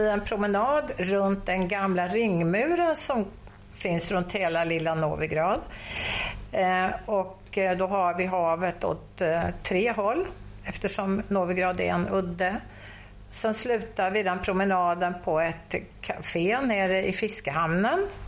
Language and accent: Swedish; Sweden; när vi säger att vi kommer från Sverige, då blir de väldigt överraskade att vi kan prata lite kroatiska.